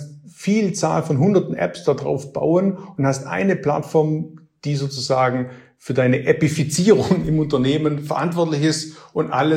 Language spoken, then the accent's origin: German; Baden-Württemberg, Germany; accent: Swabian; ich bin 46 Jahre, man hört es ein bisschen, ich bin Schwabe durch und durch, also so schaffe Häuslebauer, bin und wohne in Ravensburg